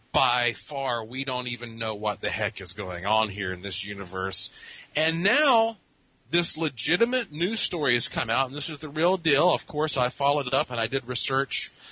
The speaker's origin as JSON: {"language": "English", "town": "Asheville", "region": "North Carolina", "country": "United States", "tie": "born or raised there", "said": "I'm referring to Asheville, where you are, my hometown, is such a paranormally active place"}